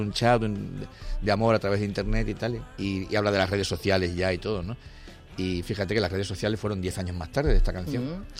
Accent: Badajoz, Extremadura, Spain; siempre hemos vivido en un sitio muy fronterizo, Badajoz, ¿no? Nacimos allí.

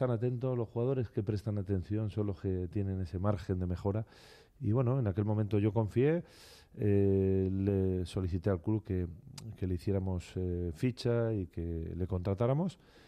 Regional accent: Alicante, Valencian Community, Spain; bueno, pues yo soy de Alicante y me encanta el mar, me encanta pasear por la playa

